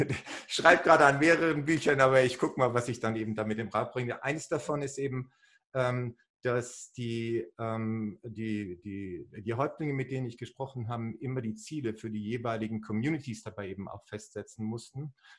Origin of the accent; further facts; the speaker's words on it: Germany; Ja, also ich komme eigentlich hier aus Deutschland, aber schon als Kind hat es mich immer nach außen gezogen.